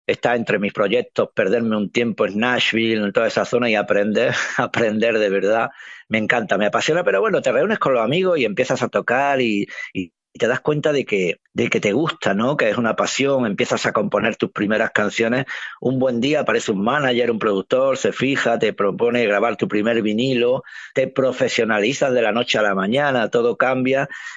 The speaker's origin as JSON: {"language": "Spanish", "country": "Spain", "said": "Señores, aquí está el español."}